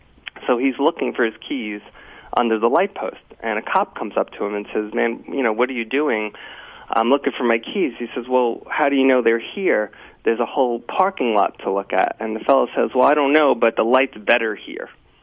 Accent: Staten Island, New York, United States; I grew up in Staten Island.

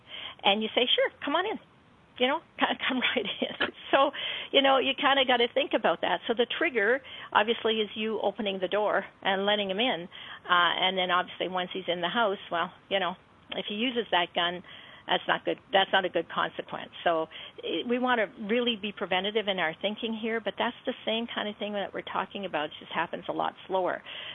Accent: Saskatchewan, Canada; I grew up in Saskatchewan. It is cold over there, and we were outside all the time, like even in the winter time.

